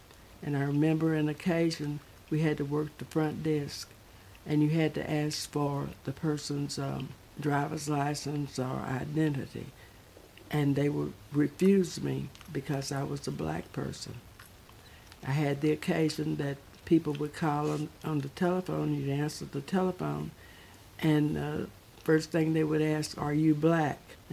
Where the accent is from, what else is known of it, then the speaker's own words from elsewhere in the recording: Longview, Texas, United States; also born or lived in Tenehaw, Texas; I later married and changed my name to … I was born in Tenehaw, Texas, Shelby County, but I have lived all my life in Longview, Gregg County, Texas.